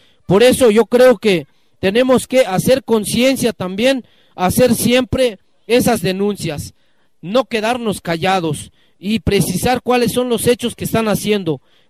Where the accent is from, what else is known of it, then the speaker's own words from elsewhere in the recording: Chiapas, Mexico; porque la mayoría aquí somos chiapanecos